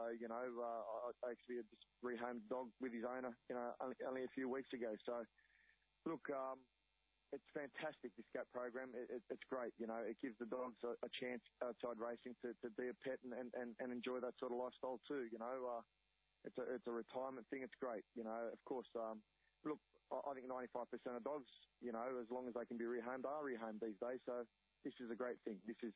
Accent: Redfern, New South Wales, Australia; I was born and bred in Redfern. You know, downtown Redfern.

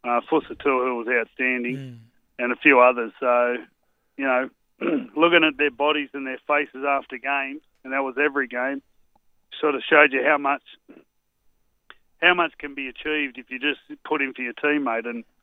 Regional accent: Australia; So that'll be someone, as an Australian fan, we're going to sorely miss.

